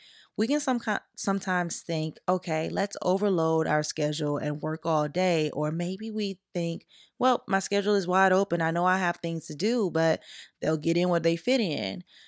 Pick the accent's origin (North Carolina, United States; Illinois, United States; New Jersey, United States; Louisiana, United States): Louisiana, United States; because y'all know I'm from Louisiana, and it was around Mardi Gras.